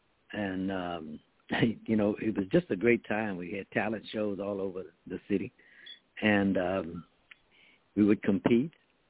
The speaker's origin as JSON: {"language": "English", "town": "Washington", "region": "District of Columbia", "country": "United States", "tie": "born or raised there", "said": "I grew up in New Bethel Baptist Church there at 9th and S in Washington."}